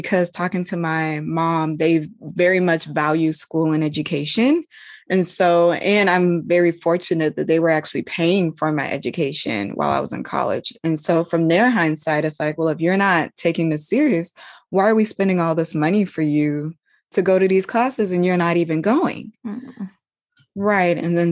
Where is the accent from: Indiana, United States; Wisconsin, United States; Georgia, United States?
Georgia, United States; now in California, United States; I'm East Coast born and raised in Georgia. And so here I am on the other side of the nation alone